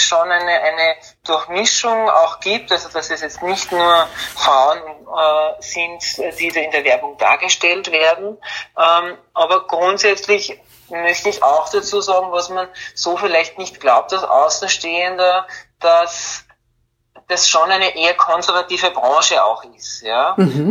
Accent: Zell am See, Salzburg, Austria; Ich komme ursprünglich aus Zell am See, das ist in Salzburg, habe dort im Tourismusverband begonnen zu arbeiten

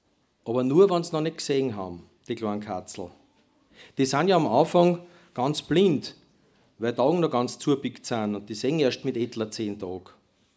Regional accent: Langenlois, Lower Austria, Austria; ich komme aus Niederösterreich, Kamptal, Langenlois, ländliche Gegend und das hat halt Bezug zu meinem Leben

